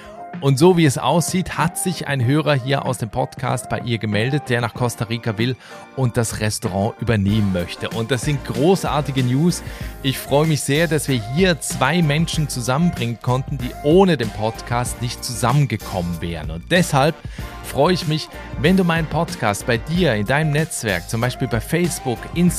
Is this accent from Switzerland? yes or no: yes; Switzerland; aus meinem Heimatland, aus der Schweiz